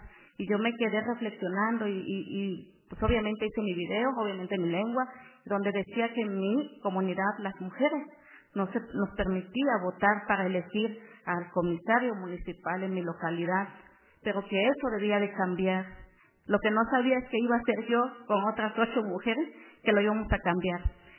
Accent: Mexico; Si en mi pueblo se habla ese idioma. Entonces en los espacios públicos me gusta presentarme en mi idioma porque estamos en México, es un país multicultural

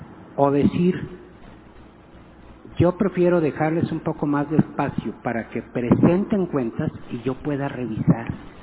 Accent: Mexico; Somos mexicanos, lamentablemente, entonces esto lo dejamos al cuarto para las 12.

